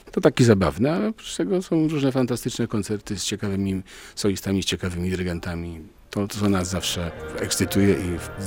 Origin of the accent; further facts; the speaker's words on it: Bielsko-Biała, Silesian Voivodeship, Poland; born there; Ja urodziłem się w Bielsku Białej. Ja pracowałem w Katowicach